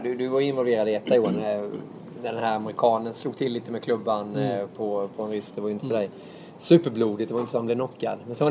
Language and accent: Swedish; Småland, Sweden; Jag som smålänning tänkte ju säga att jag hade gjort det.